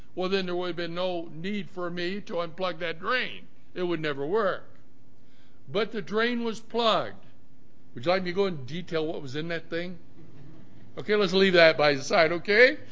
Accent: California, United States; We're from California. Our parents and brothers and sisters, they live out that way.

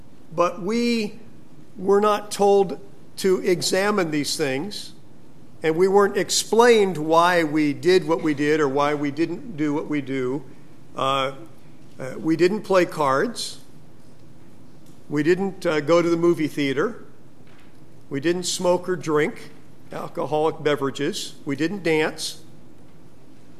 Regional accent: California, United States; It may surprise you that growing up in California, I was reared in a very strict home.

